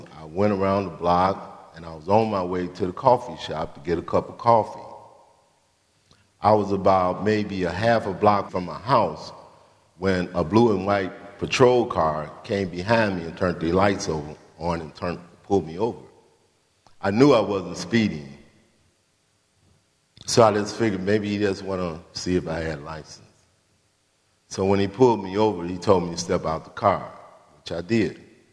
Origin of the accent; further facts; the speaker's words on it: Chicago, Illinois, United States; I'm from Chicago, Illinois.